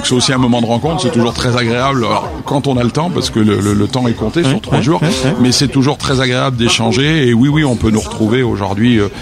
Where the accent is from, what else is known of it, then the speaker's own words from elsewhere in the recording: Barbezieux, Nouvelle-Aquitaine, France; Après, nous, on est Charentais. Moi, je suis né en Charente. Je n'ai pas bougé de Barbezieux.